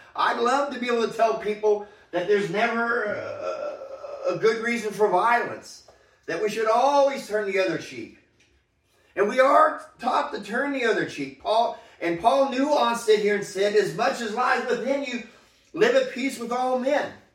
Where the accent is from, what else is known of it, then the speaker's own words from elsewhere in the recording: United States; I'm not just being an American here. I'm proud to be an American. I'm proud of the heritage I have.